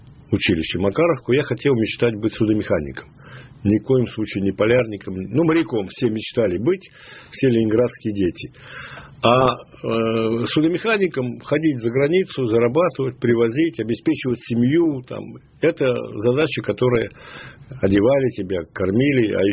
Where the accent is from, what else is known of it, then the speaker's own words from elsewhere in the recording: Saint Petersburg, Russia; я коренной ленинградец. Так. Я пережил блокаду ленинградскую.